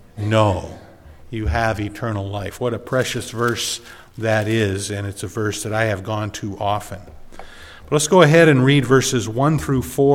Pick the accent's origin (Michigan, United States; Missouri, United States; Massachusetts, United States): Michigan, United States; Norway; I am from Norway, Michigan. I've lived there for the past 20 years, I guess, a little over 20 years, almost 21 years.